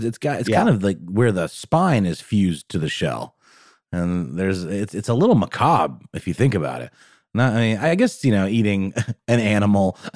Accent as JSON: {"language": "English", "country": "Germany", "tie": "born or raised there", "second_language": "English", "said": "when I was once a young German boy growing up in Germany"}